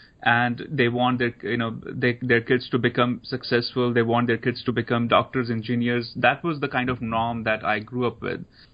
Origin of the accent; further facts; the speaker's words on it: Dharamsala, Himachal Pradesh, India; I grew up in India, so I went to Catholic school in India. So I had experience of Krishna in my home, experience of Jesus Christ in the school. India is a diverse land, so I also grew up in a town where Dalai Lama lives.